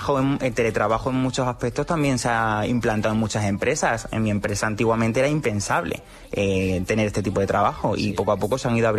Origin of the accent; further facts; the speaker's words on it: San Vicente de Alcántara, Extremadura, Spain; más o menos rayana de Cáceres, Badajoz, que es donde se encuentra San Vicente de Alcántara, que es mi pueblo.